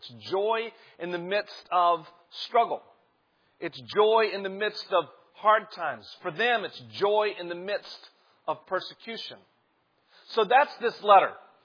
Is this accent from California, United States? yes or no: no; North Carolina, United States; I'm from down south. I don't know if you folks can tell that or not. I'm from North Carolina